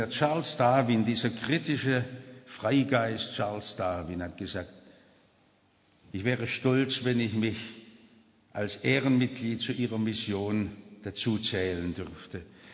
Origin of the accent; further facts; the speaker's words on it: Stuttgart, Baden-Württemberg, Germany; Ich komme aus Stuttgart und wohne jetzt in Häslach, das ist unser Arbeiterviertel.